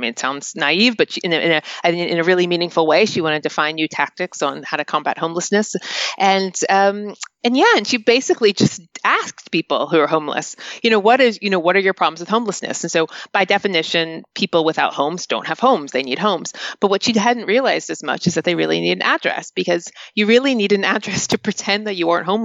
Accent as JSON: {"language": "English", "region": "North Carolina", "country": "United States", "tie": "born or raised there", "said": "even people in rural West Virginia, not that far from where I grew up in North Carolina, also didn't have street addresses."}